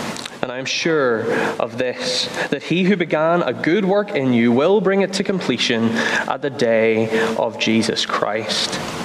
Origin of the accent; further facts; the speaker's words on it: Bangor, Northern Ireland, United Kingdom; I'm from Bangor, and yeah, I'm a member in Dundonald Baptist Church.